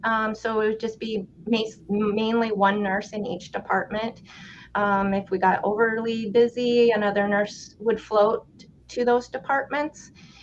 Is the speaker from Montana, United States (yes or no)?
yes; Montana, United States; I'm out of Billings, Montana. I'm from Montana, small town in the middle of Montana.